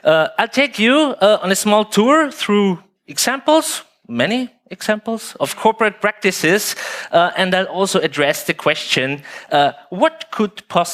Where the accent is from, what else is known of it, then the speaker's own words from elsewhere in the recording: Vienna, Austria; I'm from Vienna, Austria.